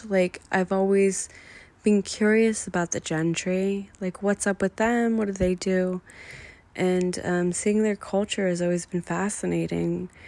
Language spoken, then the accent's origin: English; California, United States; I'm a Californian, true and true, through and through.